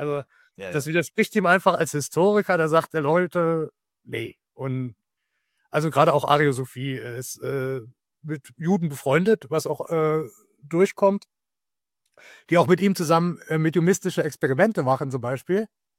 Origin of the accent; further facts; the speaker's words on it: Meiningen, Thuringia, Germany; Denn wir teilen dieselbe Heimatstadt. Ich komme tatsächlich auch aus Meiningen, so wie Karl Kiesewetter.